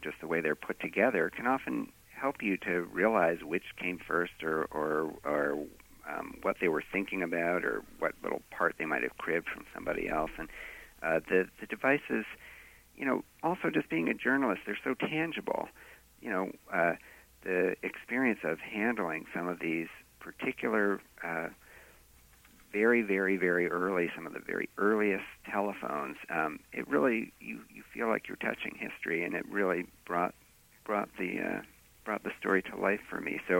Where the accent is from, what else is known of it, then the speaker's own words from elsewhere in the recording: Boston, Massachusetts, United States; I knew exactly where it was because I grew up in Boston